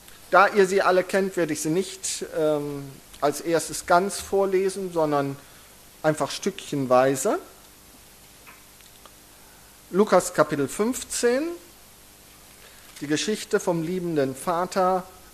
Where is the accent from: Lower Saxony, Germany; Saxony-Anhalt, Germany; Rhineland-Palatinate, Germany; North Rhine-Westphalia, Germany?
North Rhine-Westphalia, Germany; Solingen; gebürtig in Solingen, dort auch aufgewachsen.